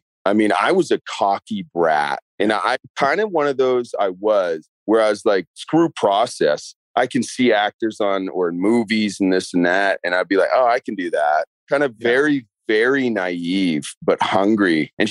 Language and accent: English; Canada; now in United States; And then I moved up to Spanish Harlem. And being Canadian, I had no social security number.